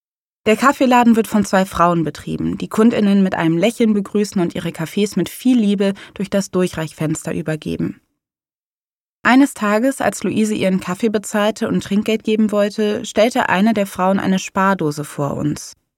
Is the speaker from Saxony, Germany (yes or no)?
no; Cologne, North Rhine-Westphalia, Germany; Ich bin in Köln-Nippes aufgewachsen.